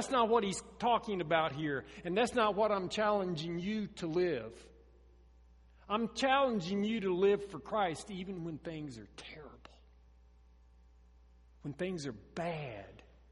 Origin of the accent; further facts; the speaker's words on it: Oklahoma, United States; Now, I grew up in Oklahoma, and the Wichita Mountains were literally within sight of my grandmother's house.